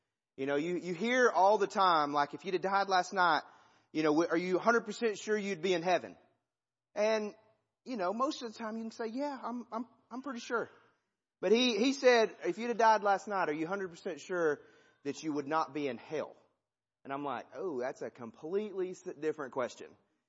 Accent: Decatur, Alabama, United States; I'm from Decatur, Alabama, not Decatur, Illinois, or Illinois.

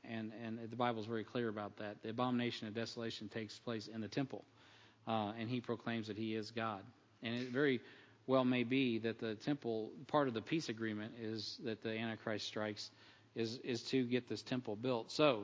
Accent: United States; I'm an American. I vote.

